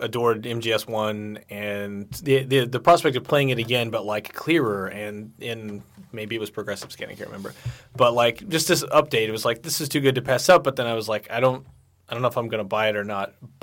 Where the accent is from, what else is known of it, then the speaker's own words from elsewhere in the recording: Midwest, United States; I'm from the Midwest. This is a dream come true.